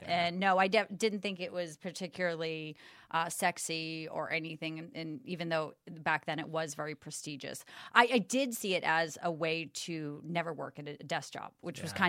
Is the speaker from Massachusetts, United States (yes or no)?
yes; Boston, Massachusetts, United States; Originally, I'm from Boston.